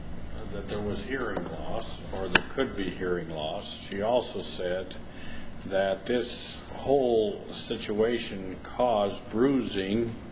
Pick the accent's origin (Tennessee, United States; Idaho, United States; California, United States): Idaho, United States; and I say gamma, but I'm from Idaho.